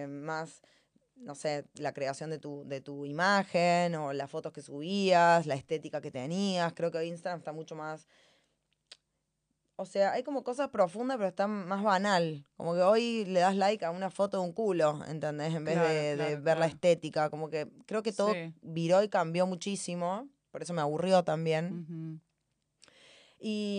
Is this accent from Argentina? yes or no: yes; Argentina; que encima siendo argentina, sos el último orejón del tarro